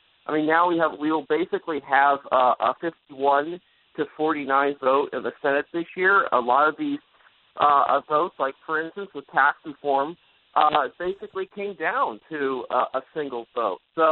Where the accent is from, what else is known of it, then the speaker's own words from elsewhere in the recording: California, United States; and I'm from California, so these kind of temperatures are pretty extreme for me.